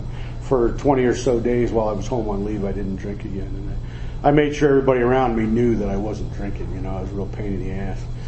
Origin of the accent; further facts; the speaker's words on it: Scottsdale, Arizona, United States; And I grew up in Scottsdale. My dad was a bartender. My mother was a waitress.